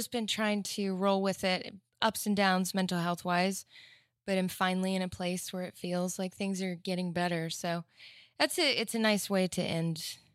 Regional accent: Deep South, United States; I'm from the Deep South. You know, I grew up in such a conservative place.

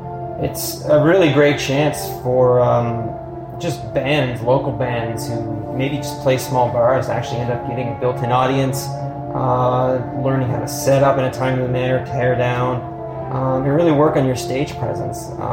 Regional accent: Charlottetown, Prince Edward Island, Canada; now in Toronto, Canada; We're from Charlottetown, Prince Edward Island originally.

